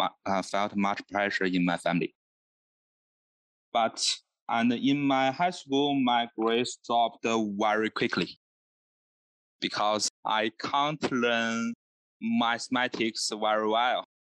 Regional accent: China; English is a second language; Nice to meet you, everybody. I'm from China.

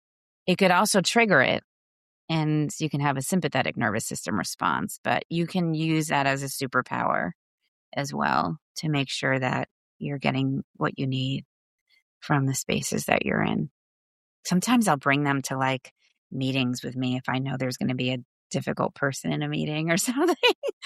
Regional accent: Northeast, United States; now in Wilmington, United States; And we're from the Northeast, so like we very much miss the snow for fun times, not to live in.

